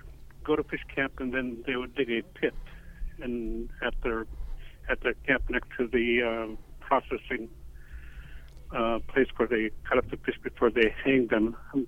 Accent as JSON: {"language": "English", "region": "Alaska", "country": "United States", "tie": "born or raised there", "said": "I grew up fishing on the Yukon River, going to fish camp since we were born babies."}